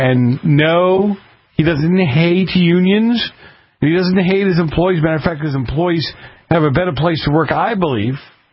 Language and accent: English; Boston, Massachusetts, United States; See, growing up in Boston, everything has to do with the mafia, right?